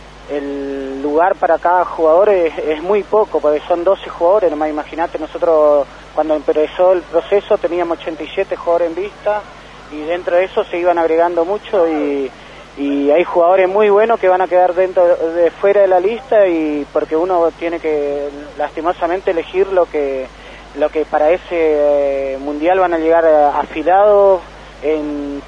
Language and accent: Spanish; Montecarlo, Misiones, Argentina; el mundial se hace en Monte Carlo, de donde yo soy, en Misiones